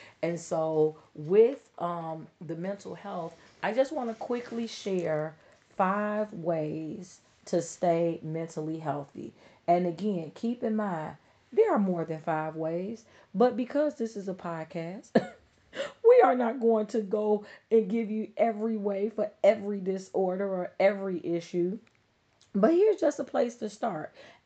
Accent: Chicago, Illinois, United States; and I'm from Chicago. I've been to my fair share of hospitals throughout Chicago

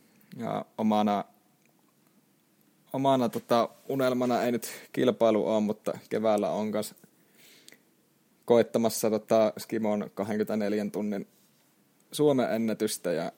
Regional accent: Kuopio, North Savo, Finland; mä oon Kuopiosta itse kotoisin

